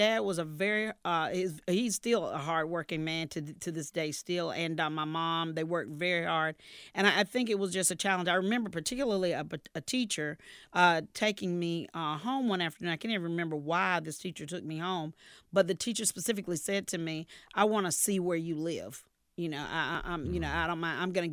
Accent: Garner, North Carolina, United States; Oh, well, Garner was great. It was amazing.

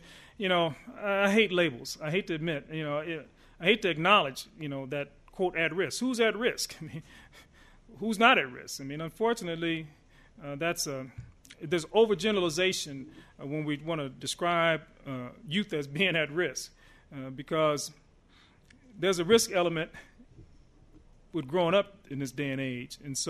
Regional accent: Omaha, Nebraska, United States; Well, I benefit from being born and raised in Omaha, being very familiar with our issues, knowing the history

